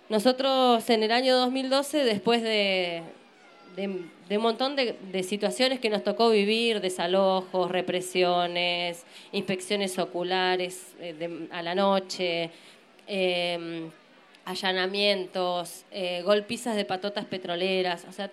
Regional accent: Neuquén, Argentina; Nosotros venimos de Neuquén, somos parte del pueblo mapuche, venimos con otra comunidad vecina de la zona nuestra

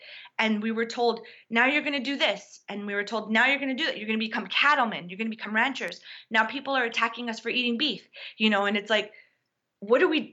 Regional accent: New Town, North Dakota, United States; For example, I'm from Newtown, North Dakota, the Fort Berthold Reservation. You know, I'm a Mandan Hidatsa Rikara woman, and we were farming tribes.

